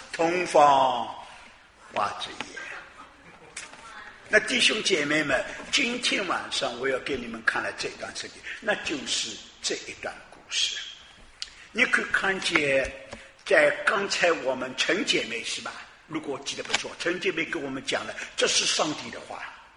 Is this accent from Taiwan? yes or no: yes; Taiwan; moved away as an adult; now in United States; 特别是我们从台湾来的那个留学考试，那个真是快乐啊！